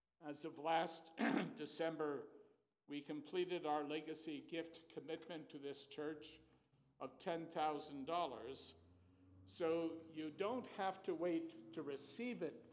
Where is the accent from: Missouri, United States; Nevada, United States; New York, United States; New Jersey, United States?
New York, United States; Poughkeepsie; Some of you know I grew up in the First Presbyterian Church of Poughkeepsie.